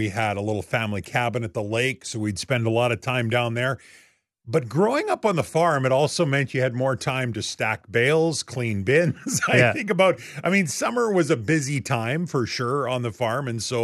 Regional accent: Canada; To be from Canada. I'm a proud Canadian for sure. I will fly the flag proudly.

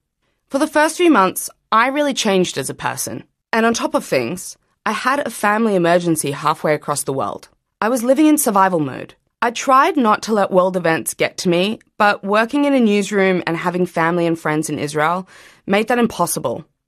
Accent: Sydney, New South Wales, Australia; now in London, United Kingdom; I'm 31. I was born and bred in Sydney, Australia. But I've been living in London, United Kingdom, for over 60 years now.

